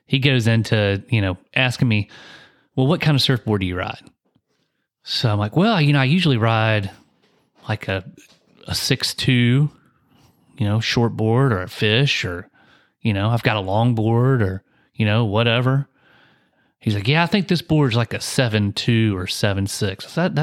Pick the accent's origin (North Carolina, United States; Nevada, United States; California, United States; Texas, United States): North Carolina, United States; Wilmington; I'm like, I'm from Wilmington, you know, Riceville Beach area.